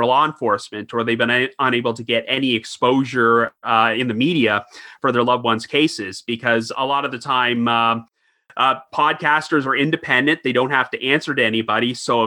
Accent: Orangeville, Ontario, Canada; because I grew up in Orangeville, Ontario, which is actually the hometown of Edge and Christian

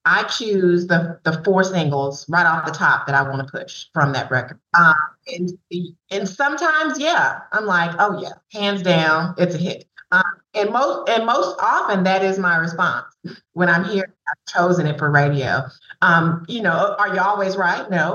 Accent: Birmingham, Alabama, United States; but I'm from Birmingham, as you know, and the nickname of Birmingham is the Magic City.

